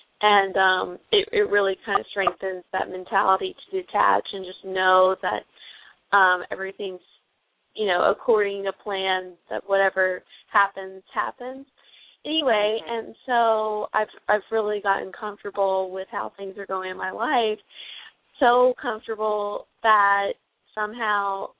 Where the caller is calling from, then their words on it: New York, United States; I'm calling from New York.